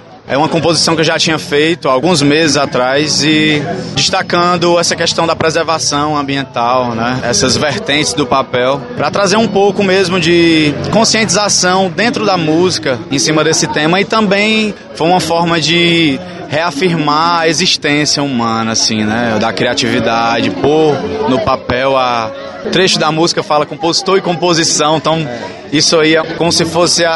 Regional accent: Fortaleza, Ceará, Brazil; also born or lived in Lavras da Mangabeira; Nasci na região do Cariri e me criei aqui em Fortaleza. Minha mãe é fortalezense, meu pai é da região do Cariri, e eu me criei aqui na cidade alencarina.

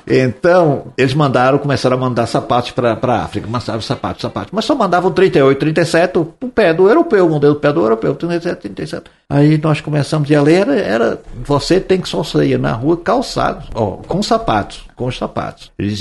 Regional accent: Rio Grande do Sul, Brazil; Sou gaúcho. Fica mais fácil para mim dizer que era gaúcho.

